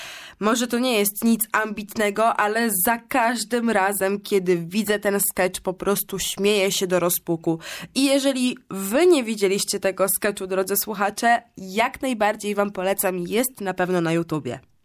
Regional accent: Olsztyn, Warmian-Masurian Voivodeship, Poland; z Olsztyna, czyli można powiedzieć z moich rodzinnych stron. Pozdrawiam całą Warmię i Mazury.

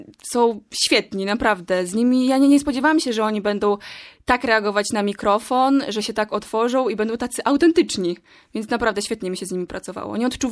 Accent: Podlaskie Voivodeship, Poland; bo ja pochodzę z Podlasia, więc tak naprawdę miałam jedną możliwość pojechania do domu

